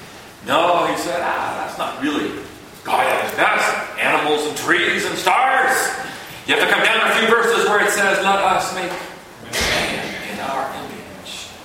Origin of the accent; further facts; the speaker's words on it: Chiang Mai, Thailand; now in United States; This last year, we were in Chiang Mai, Thailand, where I grew up. I was born here, but went over there.